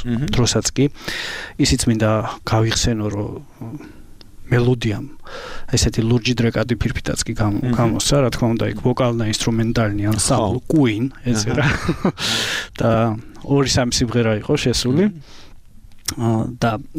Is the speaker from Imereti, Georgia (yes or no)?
yes; Kutaisi, Imereti, Georgia; born or raised there